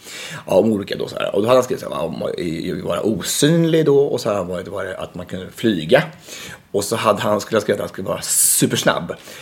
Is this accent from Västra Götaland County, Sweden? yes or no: no; Örebro, Örebro County, Sweden; Medan jag var hemma i Örebro då i veckan, så passade jag på och träffade mamma och pappa i stadsparken.